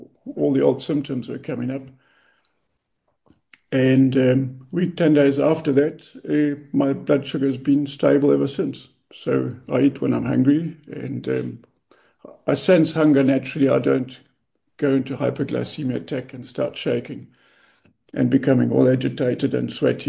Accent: South Africa; English is a second language; now in Germany; I live in Germany, but my origins, and you can hear it from my accent, I come from South Africa, where I grew up

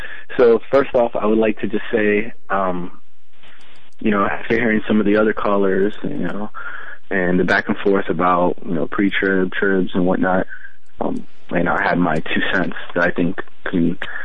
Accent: Virginia, United States; I am born and raised in Virginia. I'm a local. My family, like my mother and father, they're Puerto Rican and Colombian.

